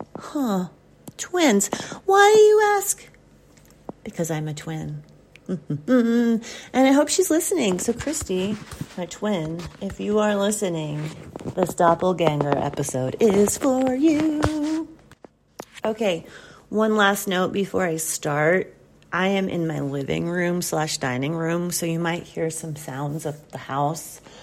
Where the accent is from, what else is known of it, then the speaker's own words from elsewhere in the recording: the South, United States; I know I'm not German. I don't have any kind of cool accent. You get doppelganger. I grew up in the South.